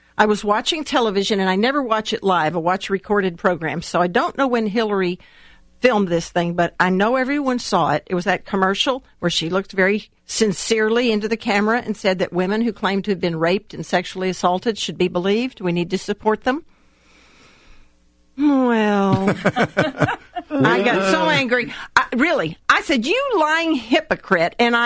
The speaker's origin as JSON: {"language": "English", "town": "Hot Springs", "region": "Arkansas", "country": "United States", "tie": "born or raised there", "said": "I grew up in Hot Springs, and Billy grew up in Hot Springs after the age of about, 5, 6, when he moved there."}